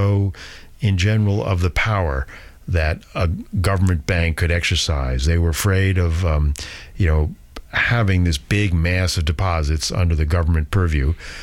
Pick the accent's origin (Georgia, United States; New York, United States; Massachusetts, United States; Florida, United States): Massachusetts, United States; Boston; You know, I come from Boston. I live in Boston, and each of the Federal Reserve banks has a its own board